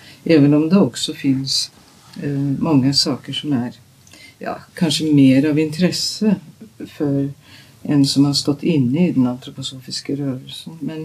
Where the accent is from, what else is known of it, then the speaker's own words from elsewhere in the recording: Norway; Swedish is a second language; Lite paradoxalt naturligtvis eftersom jag är norsk